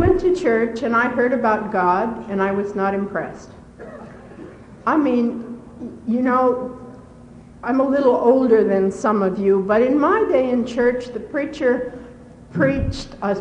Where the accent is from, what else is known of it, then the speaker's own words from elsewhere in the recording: Denver, Colorado, United States; I'm from Denver, Colorado, and I'm in Al-Anon.